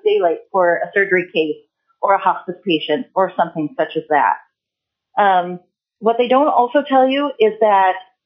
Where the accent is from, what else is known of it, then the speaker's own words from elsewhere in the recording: Anchorage, Alaska, United States; I am from Anchorage, Alaska